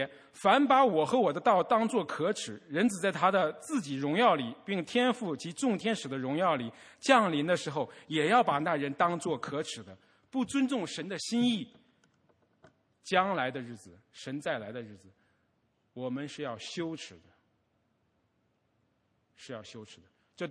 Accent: China; 不好意思的是我是从大陆出来的，所以我比较了解大陆的心理

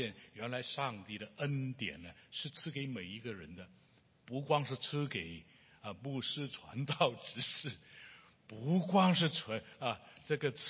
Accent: Hong Kong; 我是香港人

